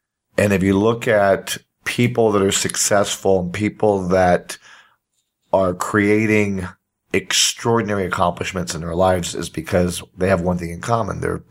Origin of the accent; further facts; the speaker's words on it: Puerto Rico; I'm from Puerto Rico, and there's a saying in Spanish